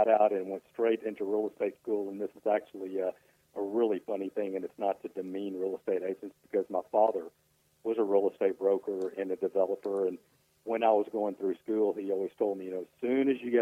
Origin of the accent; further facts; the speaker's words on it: Houston, Texas, United States; You know, I grew up in Houston, and my grandparents had a ranch out in this area on the Guadalupe River.